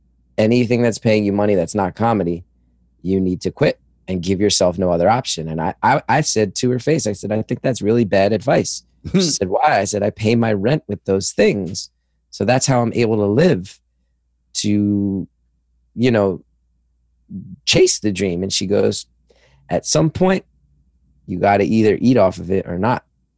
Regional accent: New Jersey, United States; I have a new podcast called New Jersey is the World that's all about my love of my home state where I just moved back to.

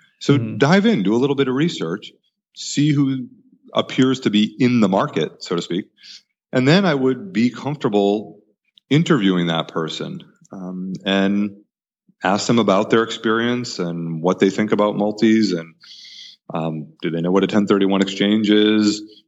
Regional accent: Maine, United States; when I moved back to the state I grew up in Maine

